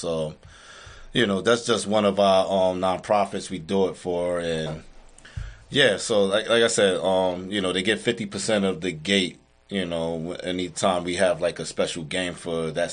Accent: Newark, New Jersey, United States; I mean, neither one of us is from here. You know, I'm from New Jersey. I'm from Newark, New Jersey.

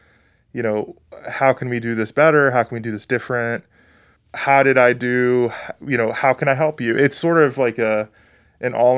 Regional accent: Santa Clarita, California, United States; So I am from Santa Clarita Valley, which is famous for Magic Mountain.

